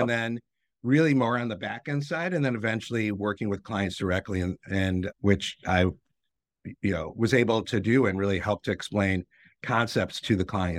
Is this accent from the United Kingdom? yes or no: no; Detroit, Michigan, United States; I'm from Detroit